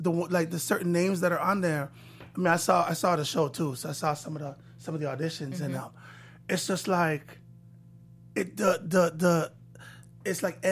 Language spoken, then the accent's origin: English; Jamaica; now in Toronto, Canada; growing up in Jamaica, it's a lot of musicals and stuff on TV.